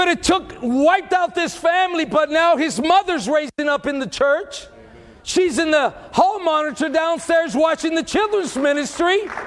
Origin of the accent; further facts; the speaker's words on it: Texas, United States; I'm Texan. I'm brown.